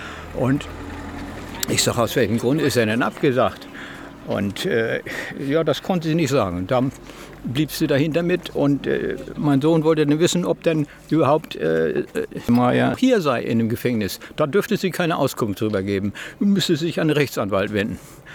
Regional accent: Jena, Thuringia, Germany; Ja, hallo, ich bin aus Jena.

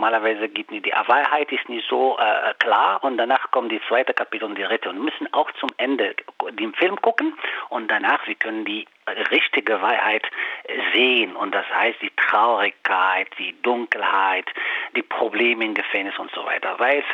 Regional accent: Morocco; German is a second language; Erstens, ich bin Marokkaner, ich kenne Marokko und so weiter.

